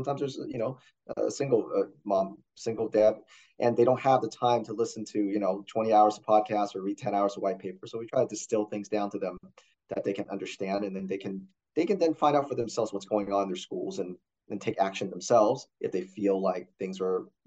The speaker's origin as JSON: {"language": "English", "region": "California", "country": "United States", "moved": "as an adult", "lives_now": "Indiana, United States", "said": "I'm in Indiana, and I was originally from California and moved my family out of California in April 2020 to Indiana."}